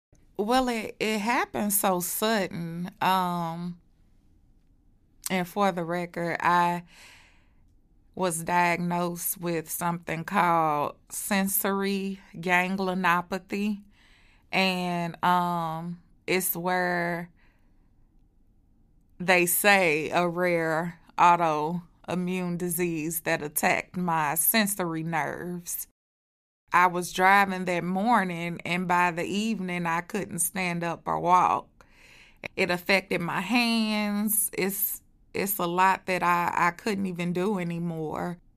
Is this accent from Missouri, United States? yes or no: yes; St. Louis, Missouri, United States; I am 37 years old, and I am from St. Louis, Missouri.